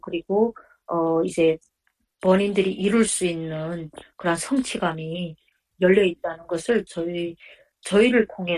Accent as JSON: {"language": "Korean", "country": "North Korea", "said": "저희가 이제 북한에서 왔던 얘기도 말씀드리고"}